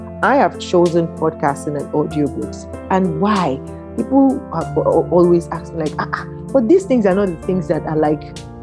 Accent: Niger Delta, Nigeria; I'm from the Niger Delta, right? And it's a shame for me to say this, but it is what it is. I don't speak my language.

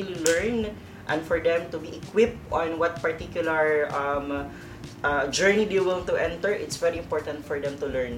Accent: Philippines; this is something that we're very proud of as a Filipino in heart and in blood.

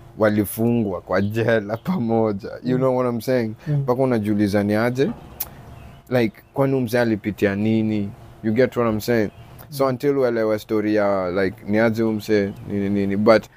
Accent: Kisii, Kisii County, Kenya; moved away; I came straight from Kisii, came straight out here.

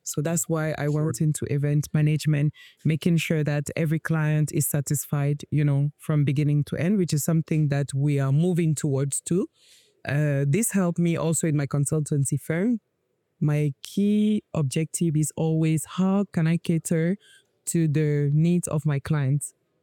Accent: Cameroon; now in Nigeria; I'm not from Nigeria. I'm from Cameroon, but I'm quite connected here.

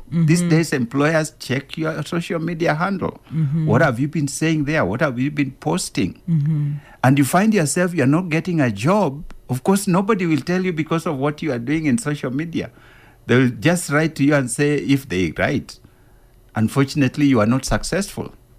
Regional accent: Kenya; So we just quickly introduced ourselves and I said, I'm from Kenya.

